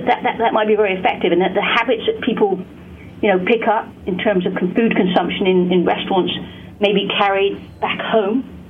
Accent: United Kingdom; so I'm British, as you can maybe tell from the accent.

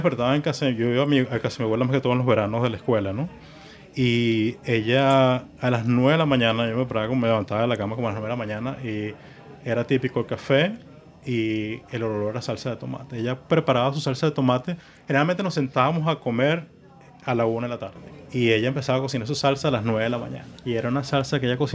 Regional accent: Puerto La Cruz, Anzoátegui, Venezuela; also born or lived in Margarita; Yo nací en Margarita y muy joven nos mudamos a Puerto La Cruz.

